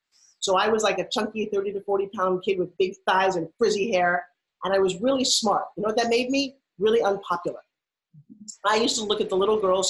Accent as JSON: {"language": "English", "region": "New York", "country": "United States", "said": "Because I'm like from New York, okay? And we're in Tulsa, Oklahoma. And the girl's like, y'all have the funniest accent I ever heard."}